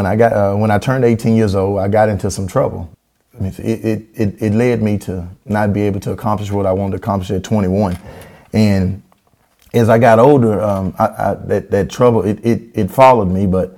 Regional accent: West Monroe, Louisiana, United States; from talking to some more public officials in the city I was raised in here in West Monroe

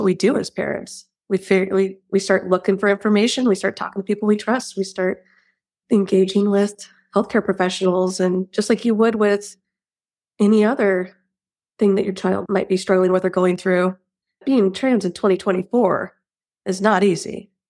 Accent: Washington, United States; moved away as an adult; now in Alaska, United States; I came to go to college back in the 90s and met an Alaskan. I'm originally from Washington State. Met my husband, and 20-something odd years later, we were happy to raise the kids here

